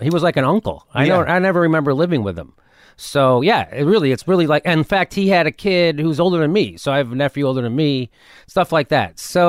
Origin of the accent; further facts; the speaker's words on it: Chicago, Illinois, United States; now in Los Angeles, United States; Born and raised Chicago.